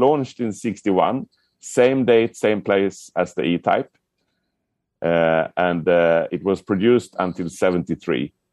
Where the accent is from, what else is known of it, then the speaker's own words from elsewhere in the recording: Sweden; I'm from Sweden.